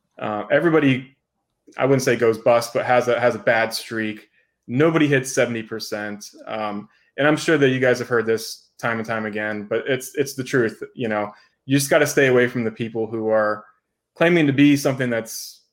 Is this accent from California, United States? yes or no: no; Florida, United States; also born or lived in Las Vegas, United States; So I moved out to Las Vegas for 6.5 years and moved back to Florida. This is my home state. I was born here.